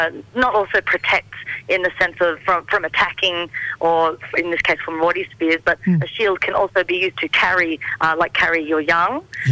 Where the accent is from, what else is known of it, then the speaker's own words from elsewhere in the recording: Canberra, Australian Capital Territory, Australia; I'm from Canberra. We're the Ngunnawal people here. And I was born in Canberra and I've lived here most of my life.